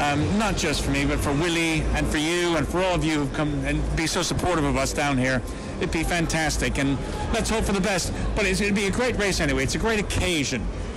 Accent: United States; now in England; I know I'm American. I live in England.

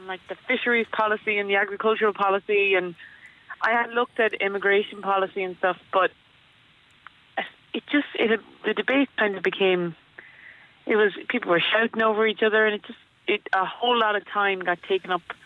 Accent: Achill, Connacht, Ireland; So I'm from Achill, as you were saying, and I grew up here.

